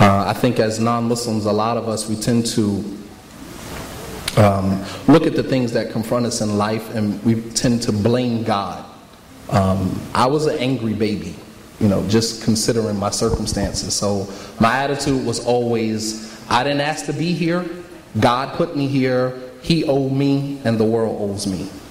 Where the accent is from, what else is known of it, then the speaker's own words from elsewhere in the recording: Montclair, New Jersey, United States; born there; I was born in Montclair, New Jersey.